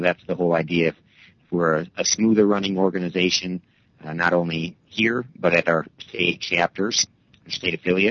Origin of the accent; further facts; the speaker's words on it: Wisconsin, United States; Yeah, I grew up in Wisconsin, very near the Minnesota-Wisconsin border